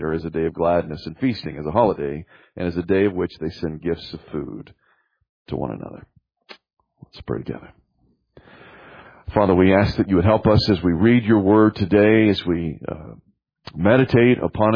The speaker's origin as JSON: {"language": "English", "region": "Southern United States", "country": "United States", "tie": "born or raised there", "said": "And so as a Southerner growing up in Southern schools, you learned how great the Southern generals were"}